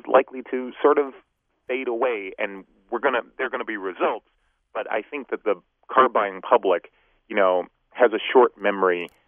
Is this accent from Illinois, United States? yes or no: yes; Chicago, Illinois, United States; I'm from Chicago, and I remember he's, you know, considered one of the people who ended the Chicago machine with the Gaylord operation.